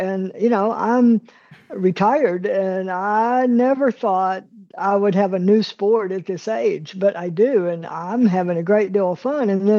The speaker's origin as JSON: {"language": "English", "region": "Texas", "country": "United States", "tie": "born or raised there", "said": "and I was born in Far West Texas and was low vision as a child until I was about 14."}